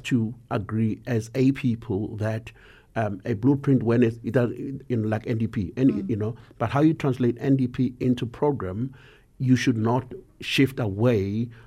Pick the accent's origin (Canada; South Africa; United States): South Africa; we should all be, you know, patriotic as South African first, as Africans, as South Africans.